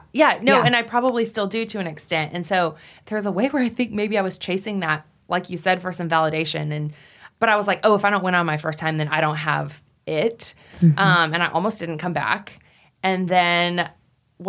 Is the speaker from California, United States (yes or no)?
no; Wyoming, United States; Is like I grew up going to them. The Miss Wyoming pageant was held in my hometown.